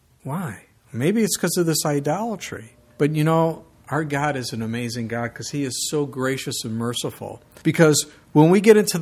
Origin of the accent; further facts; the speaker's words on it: Chicago, Illinois, United States; You know, I came from Chicago, okay? We didn't fling a lot of manure around in Chicago.